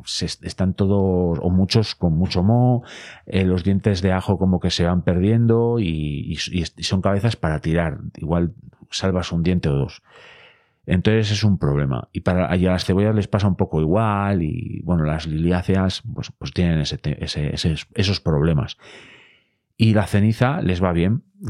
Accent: Boñar, Castile and León, Spain; el río que pasa por mi pueblo, por Buñar, en la montaña central leonesa

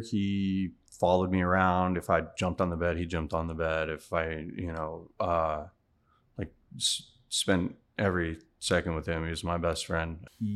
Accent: Newburyport, Massachusetts, United States; also born or lived in West Palm Beach, United States; I grew up in Newburyport, Massachusetts. I was actually adopted at birth. Which is funny. I was born in West Palm Beach

